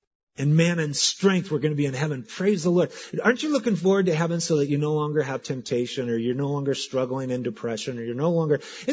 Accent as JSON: {"language": "English", "town": "Filer", "region": "Idaho", "country": "United States", "tie": "born or raised there", "said": "my hometown of Filer, Idaho. You guys are familiar with Filer. It's the vacation capital of Idaho. Little farm community, 1,800 people down by Twin Falls. I always say I'm from Twin Falls because nobody knows where Filer's at."}